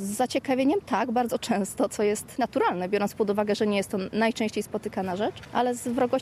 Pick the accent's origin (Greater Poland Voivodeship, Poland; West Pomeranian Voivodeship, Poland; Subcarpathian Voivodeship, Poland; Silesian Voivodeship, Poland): Subcarpathian Voivodeship, Poland; Rzeszów; Jestem Rzeszowianką w pierwszym pokoleniu, moi żydowcy przodkowie nie pochodzą z Rzeszowa. Nie obnoszę się, ale też nie ukrywam mojego pochodzenia. Jestem, zdaje się, jedynym Żydem w Rzeszowie.